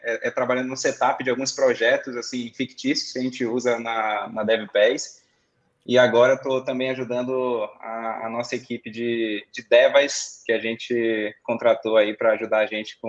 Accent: Manaus, Amazonas, Brazil; now in São Paulo, Brazil; eu sou de Manaus, Amazonas, mas moro aqui em São Paulo faz uns 8 anos, mais ou menos.

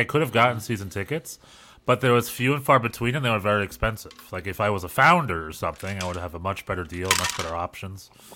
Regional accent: New York City, New York, United States; I'm out of the loop. I'm not a New Yorker anymore.

